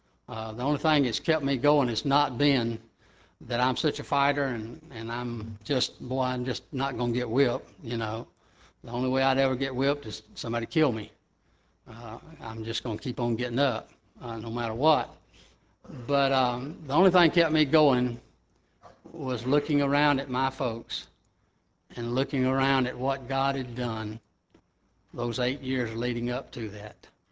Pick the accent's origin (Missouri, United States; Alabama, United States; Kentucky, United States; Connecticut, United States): Alabama, United States; and I'm from Alabama, you know. No Yankees ever said, hey, to me, you know.